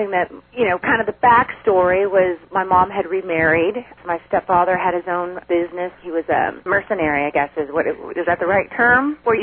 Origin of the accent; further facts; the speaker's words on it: Norwalk, California, United States; I'm coming from Norwalk, which we didn't have any hills or anything like that. It was all flatlands and tons of buildings.